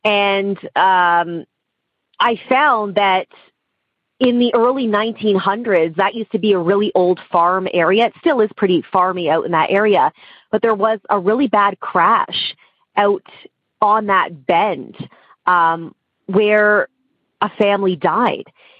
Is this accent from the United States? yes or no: no; Ontario, Canada; I grew up outside of Toronto, just north of Toronto.